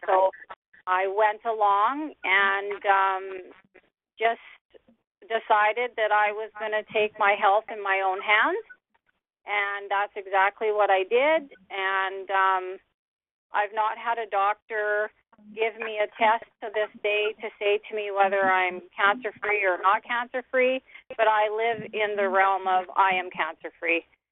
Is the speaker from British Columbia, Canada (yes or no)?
yes; Abbotsford, British Columbia, Canada; from Abbotsford.